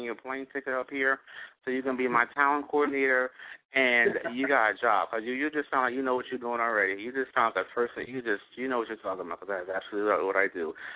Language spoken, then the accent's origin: English; New Jersey, United States; I grew up in the project. I grew up in the worst area. I grew up in Prince Street Project, and then I moved to Step 1 Project, which both are closed down.